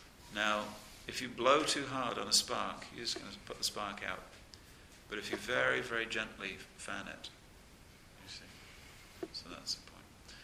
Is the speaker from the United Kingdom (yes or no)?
yes; England, United Kingdom; because I'm an Englishman of a particular generation, and not this generation, I'll be speaking English